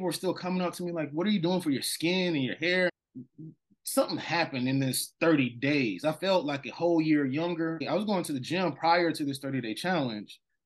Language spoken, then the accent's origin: English; Atlanta, Georgia, United States; Like, I'm from Atlanta. I'm from the South. We eat chicken. We throw down pork chops, all that stuff.